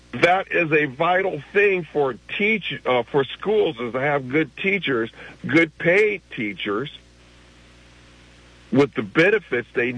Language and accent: English; Connecticut, United States; And I came from Connecticut.